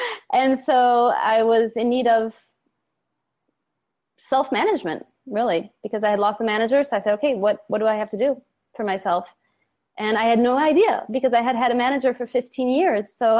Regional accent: Paris, Île-de-France, France; I'm originally French. I was born in Paris. So I went back to school there to study theater and film.

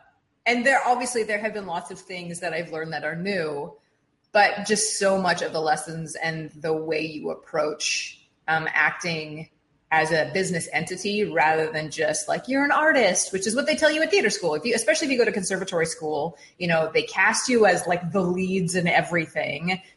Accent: Toronto, Ontario, Canada; now in Los Angeles, United States; I'm from Toronto originally

